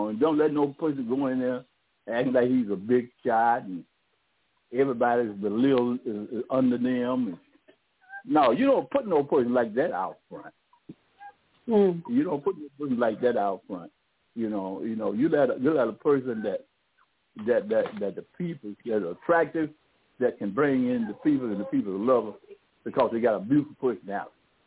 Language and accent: English; Chicago, Illinois, United States; And I was raised up there in Chicago.